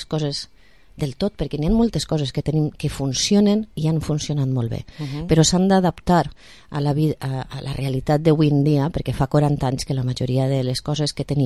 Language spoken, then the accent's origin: Catalan; Moncofa, Valencian Community, Spain; el meu fill va entrar en l'escola pública, la mateixa que jo vaig anar, en Moncofa, jo soc de Moncofa